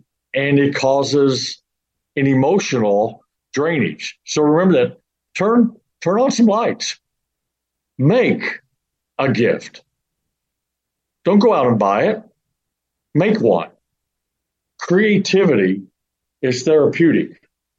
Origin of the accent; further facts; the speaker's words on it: St. Louis, Missouri, United States; now in Houston, United States; Although I'm from the St. Louis area, I'm used to snow.